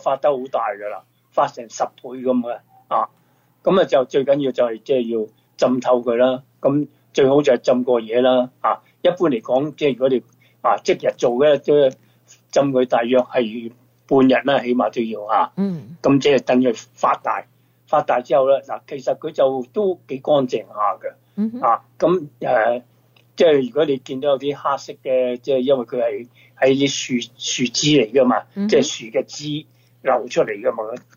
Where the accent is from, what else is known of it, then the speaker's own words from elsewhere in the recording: China; 糖水啊，我哋中国人亦都系好中意嘅吓，饭后甜品啊嘛